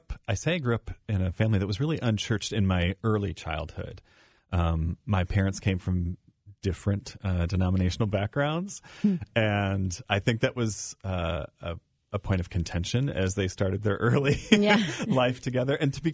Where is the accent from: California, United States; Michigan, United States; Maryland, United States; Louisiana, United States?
Michigan, United States; I grew up in Michigan, but there was an organization called Youth Encounter.